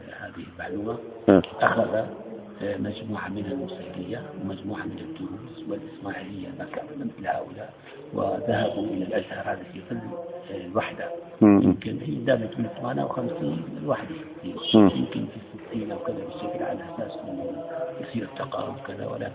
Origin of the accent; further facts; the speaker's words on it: Homs, Homs Governorate, Syria; في عندنا في حمص